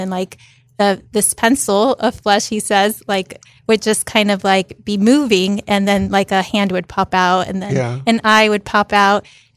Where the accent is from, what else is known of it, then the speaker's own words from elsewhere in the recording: Miami, Florida, United States; Well, I was born and raised in Miami, Florida. My parents came from Cuba when they were 14 years old.